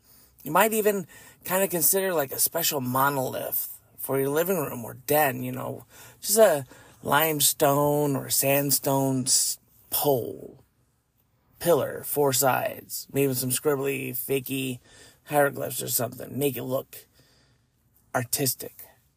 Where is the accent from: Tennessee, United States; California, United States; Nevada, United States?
Nevada, United States; Las Vegas; I mean, I'm from Las Vegas, so rocks are our thing.